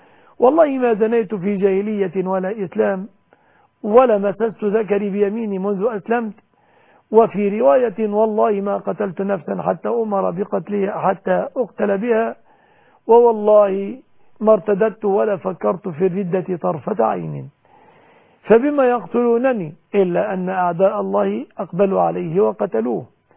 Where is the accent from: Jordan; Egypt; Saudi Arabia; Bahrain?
Egypt